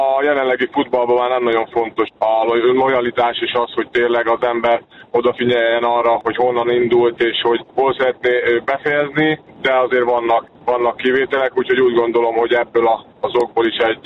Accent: Hungary; én magyarként büszke vagyok rá

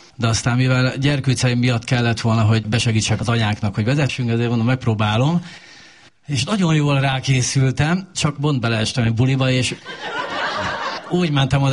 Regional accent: Szerencs, Borsod-Abaúj-Zemplén, Hungary; Mi Szerencséről származunk, Borsod megyéből

